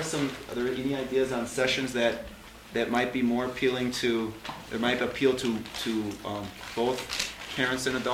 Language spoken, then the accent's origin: English; Wisconsin, United States; you know, I am from Wisconsin. I teach in Wisconsin